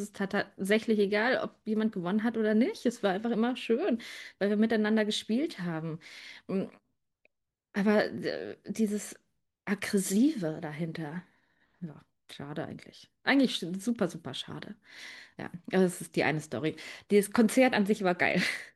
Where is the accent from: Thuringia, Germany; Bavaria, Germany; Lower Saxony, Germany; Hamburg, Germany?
Lower Saxony, Germany; Braunschweig; hey, wir sind aus Braunschweig, wir geben jetzt kein Trinkgeld, gell?